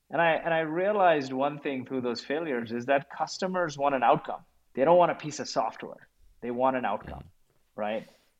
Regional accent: Kuwait; I grew up in Kuwait, and I was a refugee of the Gulf War. And zooming back out some 30 years ago, I was a 9-year-old kid in Kuwait

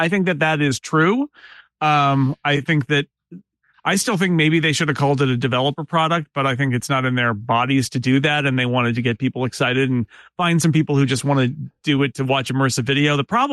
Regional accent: United States; It's Americans here. We're Americans.

